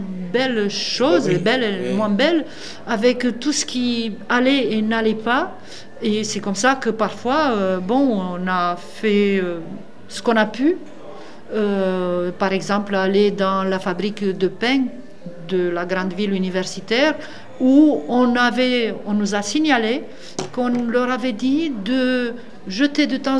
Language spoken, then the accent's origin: French; Romania; French is a second language; moved away as an adult; c'est comme ça que je suis partie de Roumanie.